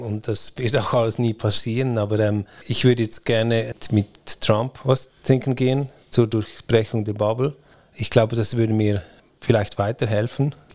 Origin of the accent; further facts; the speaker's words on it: Switzerland; Ich bin Schweizer, also ich meine.